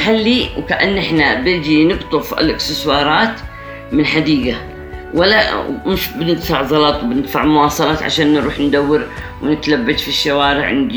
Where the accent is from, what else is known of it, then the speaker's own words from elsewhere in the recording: Aden, Yemen; بس أنا عدني يعني ما رضيت للخارج، من خارج اليمن